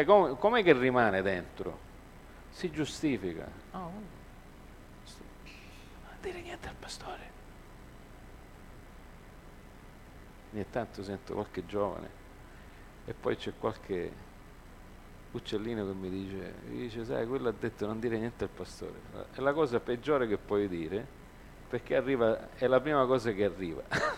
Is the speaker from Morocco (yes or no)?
no; Canada; io mi ricordo da piccolo in Canada, da casa mia vedevo quelle con le moto così, boom boom, catene.